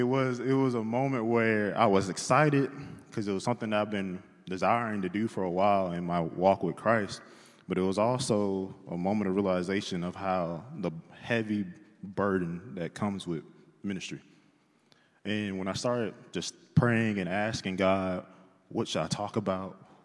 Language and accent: English; Dothan, Alabama, United States; I was born in Dothan, Alabama, lived there in Hetland, Opelika, lived there until I was 10.